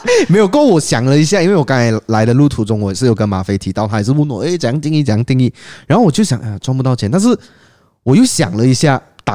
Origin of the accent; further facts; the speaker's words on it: Malaysia; at least 在我们马来西亚这边